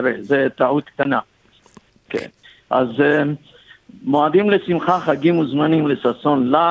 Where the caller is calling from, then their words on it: Melbourne, Victoria, Australia; אני ממלבורן.